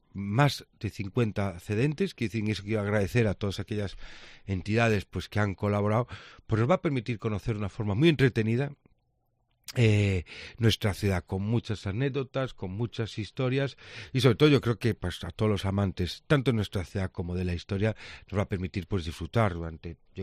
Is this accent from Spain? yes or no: yes; A Coruña, Galicia, Spain; lo que ha pasado en Coruña ha condicionado en gran medida lo que somos como gallegos.